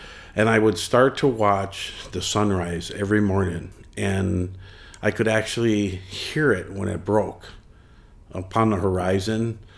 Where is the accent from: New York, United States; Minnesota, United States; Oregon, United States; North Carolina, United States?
Minnesota, United States; Red Lake; now in Mille Lacs, United States; I'm from Red Lake originally, and when I married a band member here in Mille Lacs Lake, I took her last name